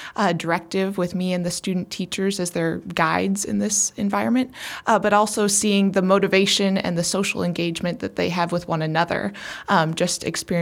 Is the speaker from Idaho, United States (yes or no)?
no; Missouri, United States; also born or lived in Dallas; now in Columbia, United States; I'm actually from St. Charles County, so I went to Lutheran High in St. Charles.